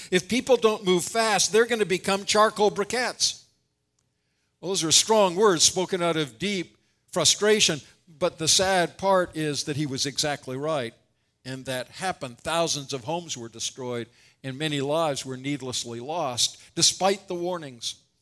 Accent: Vancouver, British Columbia, Canada; Well, I grew up in Vancouver, and I had forgotten what fall rainy weather could be like.

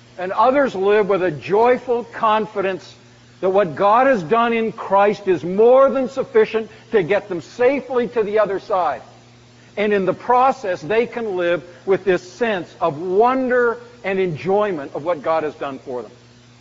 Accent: British Columbia, Canada; And even though I'd grown up in Canada, growing up on the West Coast, I'd never seen a frozen river before.

